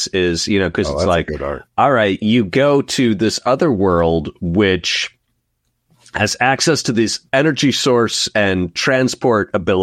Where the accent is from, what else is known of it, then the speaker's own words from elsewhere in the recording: Midwest, United States; accent: Midwest; my Midwest accent is betraying me.